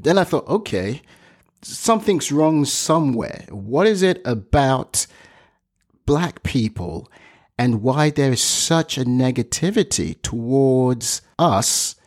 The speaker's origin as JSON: {"language": "English", "country": "Nigeria", "said": "I as a Nigerian, I can never get it despite me being married to a Tamilian"}